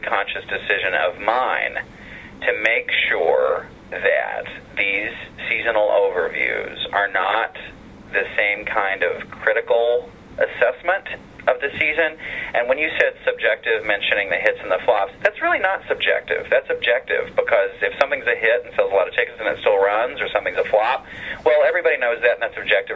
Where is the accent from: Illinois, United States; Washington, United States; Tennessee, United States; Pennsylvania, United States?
Tennessee, United States; But I'm from Tennessee. I'm a big Horton Foote fan.